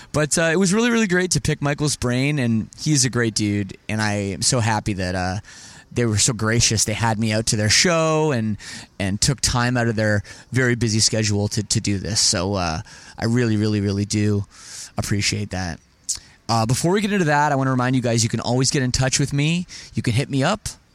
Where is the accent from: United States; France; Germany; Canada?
Canada; Toronto, Ontario; I'm from Toronto, actually.